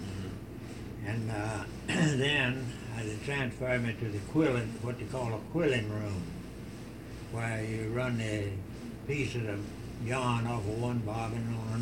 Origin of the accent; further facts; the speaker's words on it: Spray, North Carolina, United States; also born or lived in Henry County, Virginia; In fact, I was born in Henry County, Virginia. And then we moved to Rockingham County up yet, what they call Spray then. And that's where I grew up at.